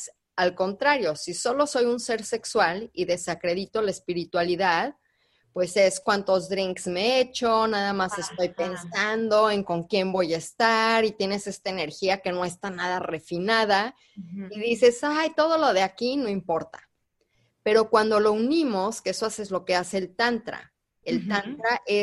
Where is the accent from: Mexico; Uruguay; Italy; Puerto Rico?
Mexico; Y yo, como todos ustedes, crecí en México, escuela de legionarios